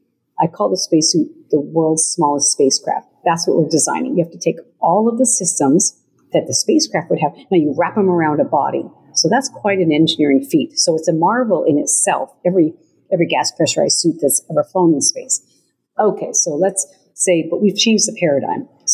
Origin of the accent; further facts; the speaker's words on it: Rocky Mountains, United States; That helps growing up in the Rocky Mountains and just exploring, you know, beyond you know, your neighborhood and running up the mountain and things like that. So it was a great place to grow up and really within nature.